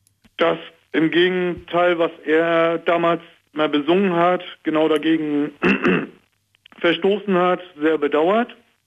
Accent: East Germany, Germany; now in Hamburg, Germany; Ich bin aus dem Osten nach Hamburg gegangen

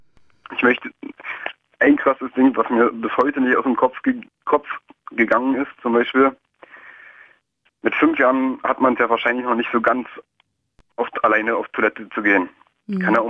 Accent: Brandenburg, Germany; born or raised there; also born or lived in Berlin

